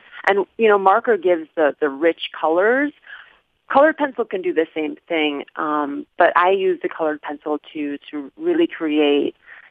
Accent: Darien, Illinois, United States; So I am from the Chicagoland area, called a suburb called Darien.

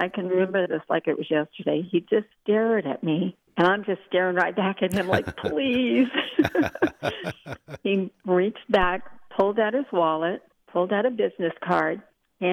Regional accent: Long Beach, California, United States; I don't know anybody. I'm from Long Beach. I'm just a little, you know, junior high school girl.

